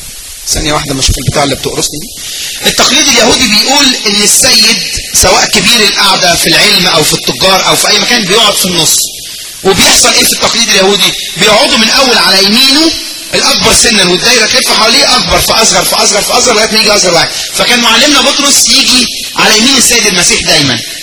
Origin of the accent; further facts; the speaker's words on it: Egypt; يا جماعه انا جاي من مصر اقول لكم محاضره